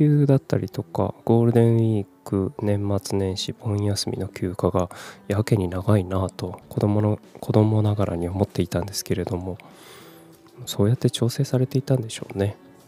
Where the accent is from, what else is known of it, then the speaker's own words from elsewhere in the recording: Kumamoto, Japan; also born or lived in Fukuoka / Tokyo; 18歳から福岡、30歳から東京で暮らし、退職を機に地元の熊本に帰ってきた36歳フリーランスの僕